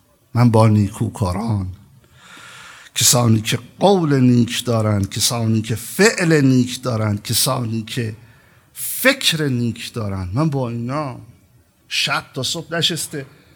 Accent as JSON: {"language": "Persian", "country": "Iran", "said": "منم ایرانی هستم، منم مثل شما هستم"}